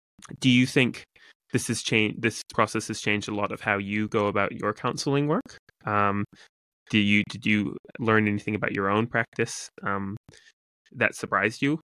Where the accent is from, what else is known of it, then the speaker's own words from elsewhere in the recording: Singapore; I grew up in Singapore